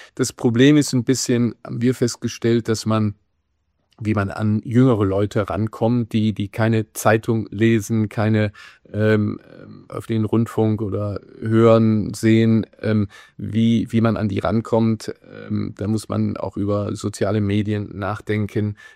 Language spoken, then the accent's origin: German; Neuss, North Rhine-Westphalia, Germany; ich bin sehr kommunal verankert in meiner Heimatstadt Neuss